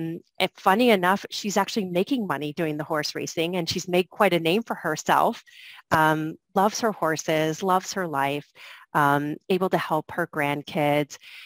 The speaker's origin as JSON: {"language": "English", "region": "Michigan", "country": "United States", "tie": "born or raised there", "also_born_or_lived": "Vermont", "lives_now": "New York City, United States", "said": "I moved there from the Midwest. I grew up in Michigan, went to college in Vermont, and then moved to New York City."}